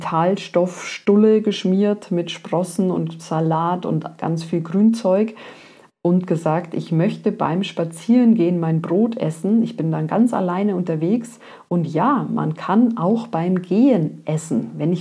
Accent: Bavaria, Germany; eine Semmel, sagt man bei uns in Bayern.

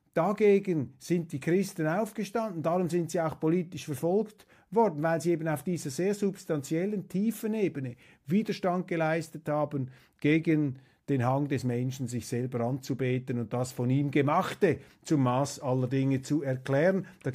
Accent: Switzerland; Ich als Schweizer bin da natürlich viel zu weit entfernt, um mir ein verbindliches Urteil zu machen

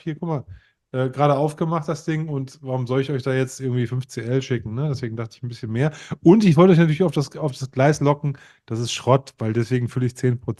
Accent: Osnabrück, Lower Saxony, Germany; bin ja gebürtiger Osnabrücker und komme aus dem Norden.

